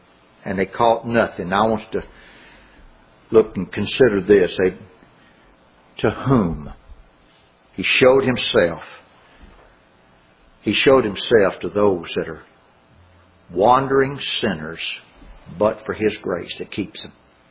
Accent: Louisiana, United States; But I'm from Louisiana. And I can tell you this.

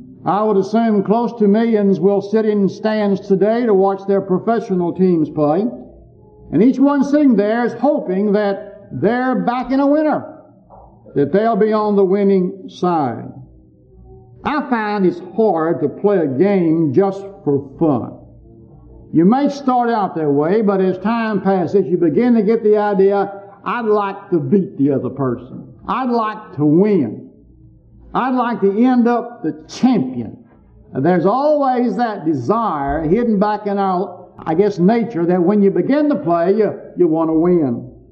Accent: Texas, United States; And I say, well, I'm a Texan, so I hope Texas beats Oklahoma, but they lost.

